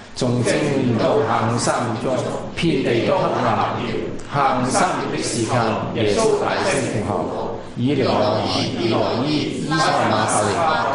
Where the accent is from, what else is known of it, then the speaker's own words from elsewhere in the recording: Guangdong, China; 我哋廣東人雖然人唔好多，但係我哋參與侍奉嘅係好多嘅機會